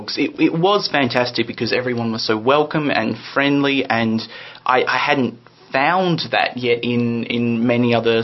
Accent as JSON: {"language": "English", "town": "Stanley", "region": "Tasmania", "country": "Australia", "said": "originally I'm from Stanley way and Northwest Coast of Tassie. Mm. I originally came down here for college."}